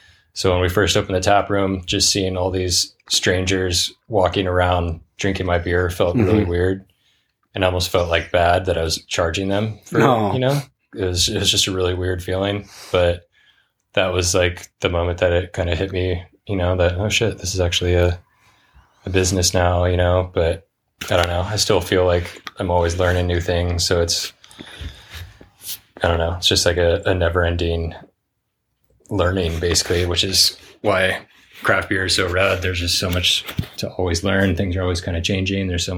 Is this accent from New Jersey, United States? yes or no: no; Santa Cruz, California, United States; being kind of born and raised in the Santa Cruz area, you know, the ocean's always been a close, you know, special thing to me.